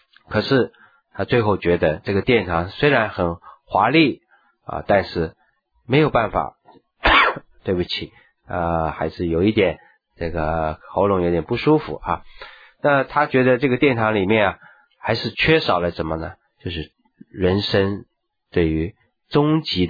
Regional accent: China; 其实是很多中国人共同的一个这个过程我们中国人总是先在儒家啦、道家啦、佛家啦这些里面去寻找人生命的答案

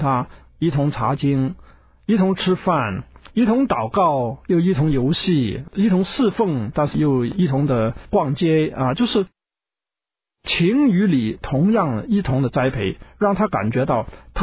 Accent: China; 以前呢，我们中国人呢，在清朝的时候，当西方人来传道的时候

